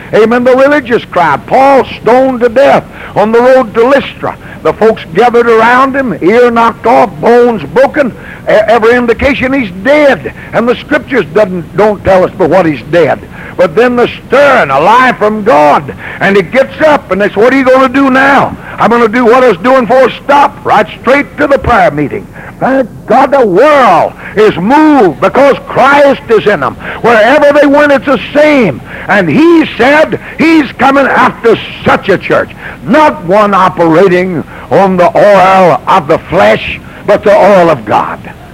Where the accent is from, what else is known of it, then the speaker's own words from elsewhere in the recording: Texas, United States; born there; I was born in Texas. I grew up in the Pacific.